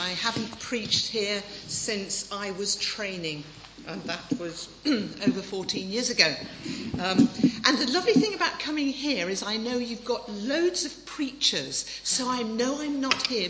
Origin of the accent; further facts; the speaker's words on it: Birmingham, West Midlands, United Kingdom; I don't think I've much of an accent. You probably can't tell that I come from Birmingham.